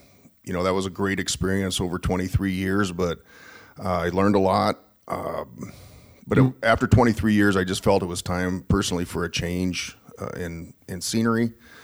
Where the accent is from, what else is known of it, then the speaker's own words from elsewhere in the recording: Yankton, South Dakota, United States; I always enjoy visiting on these radio shows, but I grew up in Yankton, South Dakota.